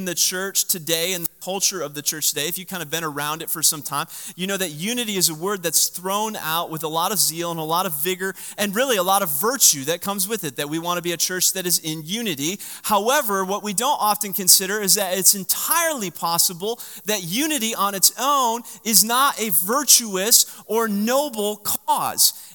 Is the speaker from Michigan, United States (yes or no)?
yes; Michigan, United States; For many of you, you know that I grew up in Michigan. I went to school at the University of Michigan.